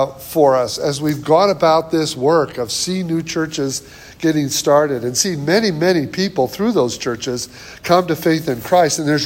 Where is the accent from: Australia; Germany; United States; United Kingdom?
United States; Michigan; moved away as an adult; now in Chicago, United States; I grew up in Michigan. It's my home state. Graduated from the University of Michigan. I went to seminary in the Boston area. A few years in Virginia as evangelism discipleship pastor. And then we moved almost 40 years ago to Chicago.